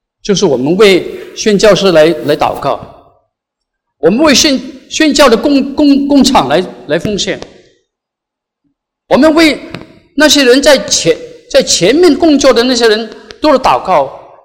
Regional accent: Guangdong, China; 我本是广东人，我讲广东话，我讲福建话，我讲闽南话，我讲那个马来话，

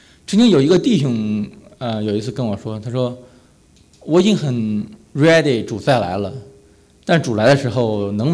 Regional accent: Tianjin, China; also born or lived in Jinan; 我是天津人。我是天津人，然后在山东大学，在济南读的本科。

